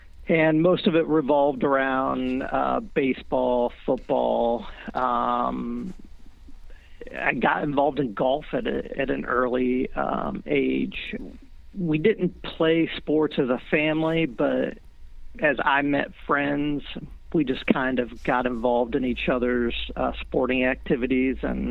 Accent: Van Wert, Ohio, United States; Yes, I've always lived in Ohio. I was born in West Central Ohio, in German Catholic land over there. We call it God's country.

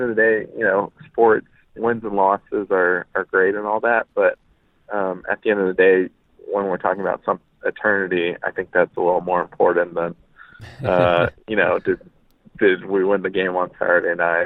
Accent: Dallas, Texas, United States; the Northeast, compared to Texas, growing up in Dallas, everybody went to church, and it was just kind of like a cultural thing that you would do before you went to lunch.

